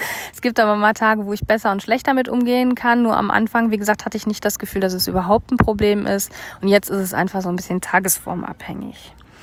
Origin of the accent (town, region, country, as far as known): Germany; born or raised there